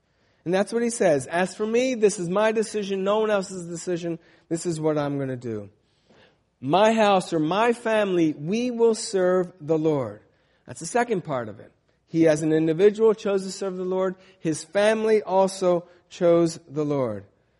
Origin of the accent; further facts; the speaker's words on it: United States; what does it mean to be a Christian, and how do I apply that to the fact that I'm also an American?